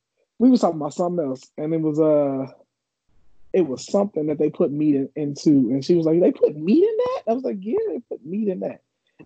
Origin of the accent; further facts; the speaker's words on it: Chicago, Illinois, United States; I am from the South Side, Chicago. And the way we eat our spaghetti is we have spaghetti with meat or meat sauce.